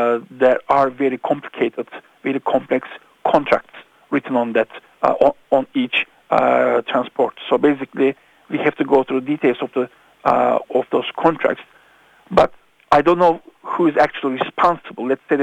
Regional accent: Turkey; I'm from Turkey, and there's an Istanbul Bosphorus

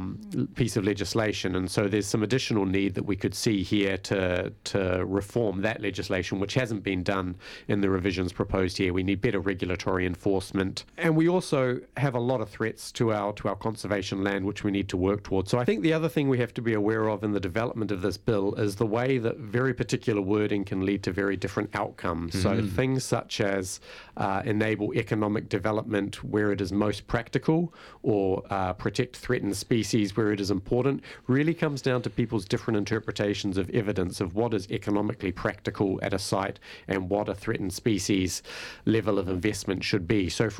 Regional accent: New Zealand; one of the other great benefits of being a New Zealander is you're always pretty close to conservation and you can see what nature used to look like.

